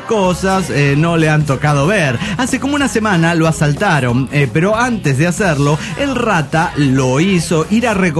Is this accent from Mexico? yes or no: yes; Coacalco, State of Mexico, Mexico; de Coacalco.